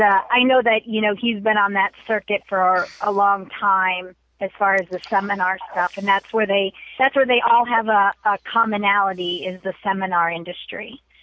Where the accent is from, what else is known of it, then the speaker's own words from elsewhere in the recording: Minnesota, United States; also born or lived in Hawaii; All over. I was an Army brat. But I was born in Minnesota, and I grew up between Minnesota and Hawaii because my dad's family is Hawaiian.